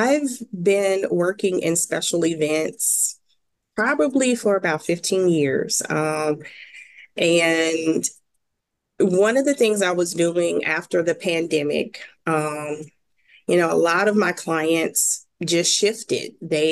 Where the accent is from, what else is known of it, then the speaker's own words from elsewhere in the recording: Mississippi, United States; I am a Mississippi girl, born and raised in Mississippi, and I have lived all over the South